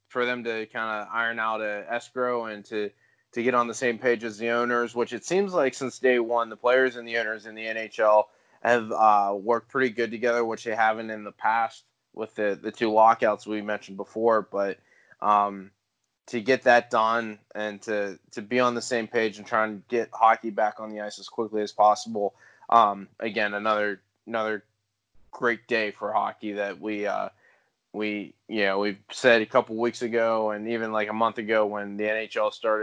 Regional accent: United States; And I mean, as an American, I'm pretty excited about it too

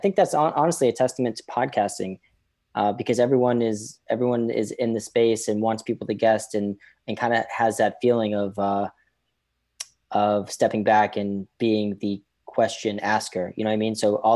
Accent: Boston, Massachusetts, United States; And then later that year we did the Boston Garden, which I grew up in Boston.

